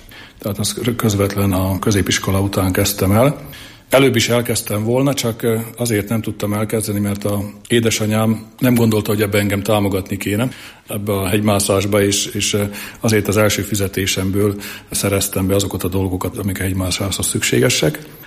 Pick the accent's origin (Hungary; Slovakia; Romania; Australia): Slovakia; Nitra, Nitra Region; én pedig maradtam otthon Nyitrán, és ott kezdtem el középiskolába járni